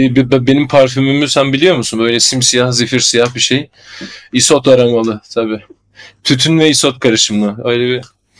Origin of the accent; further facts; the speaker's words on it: Şanlıurfa, Turkey; Ya ben Urfalıyım.